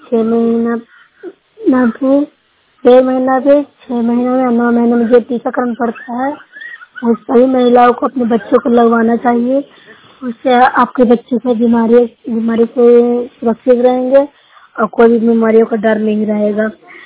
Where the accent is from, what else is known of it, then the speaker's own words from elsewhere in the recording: Noorsarai, Bihar, India; मैं नूसरा ब्लॉक से हूँ, जिला नालंदा से।